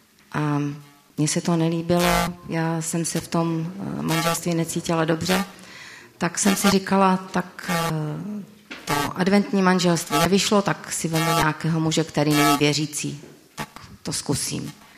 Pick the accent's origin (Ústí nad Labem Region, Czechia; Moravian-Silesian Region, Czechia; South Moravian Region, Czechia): Moravian-Silesian Region, Czechia; Krnov; a pocházím z Krnova. Já jsem vlastně od malička, tak jak už tady říkal i bratr Mirek, tak jsem byla stejně jako on vychovávána ve věřící rodině, a to v církvi adventistů 7. dne.